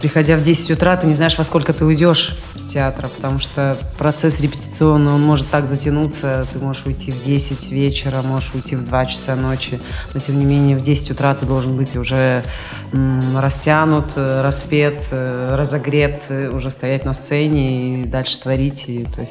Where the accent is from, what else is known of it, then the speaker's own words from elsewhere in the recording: Kalmykia, Russia; выросла в Яшалтинском районе, страшно стеснялась того